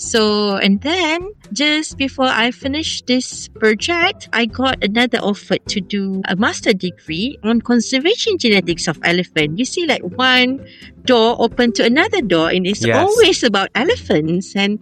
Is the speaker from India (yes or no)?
no; Peninsular Malaysia, Malaysia; moved away as an adult; now in Borneo, Malaysia; because I'm not originally from Borneo. I'm from Peninsula Malaysia. Basically, okay. I have to cross the South China Sea to live here.